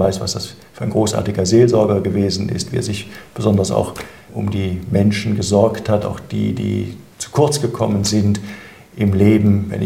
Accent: Cologne, North Rhine-Westphalia, Germany; Ich bin zwar in Köln geboren und darüber bin ich froh und stolz. Ich bin gerne Kölner und auch mit ganzem Herzen Kölner. Aber für einen richtigen waschechten Kölner dann doch wahrscheinlich auch wieder ein Immi. Meine Eltern kommen aus dem Ermland, aus Frauenburg

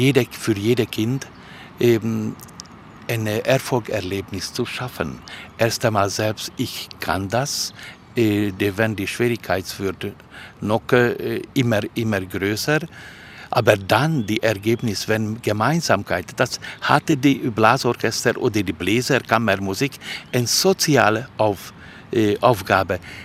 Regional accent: Kecskemét, Bács-Kiskun, Hungary; German is a second language; Also diese Stadt, meine Geburtsstadt, erst einmal liegt zwischen Budapest und Szeged.

